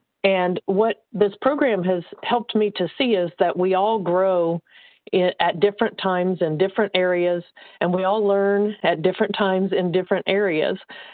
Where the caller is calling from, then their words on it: Indiana, United States; I'm calling from Indiana.